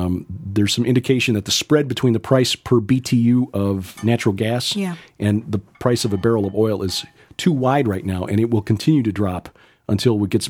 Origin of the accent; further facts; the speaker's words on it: Chicago, Illinois, United States; I'm from Chicago. And when you grow up in Chicago, you think nothing happens mm-hmm. south of Joliet.